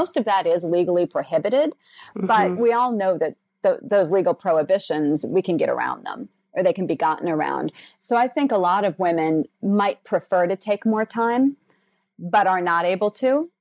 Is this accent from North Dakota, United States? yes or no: no; South Dakota, United States; moved away as an adult; We were living in LA, and I'm originally from South Dakota.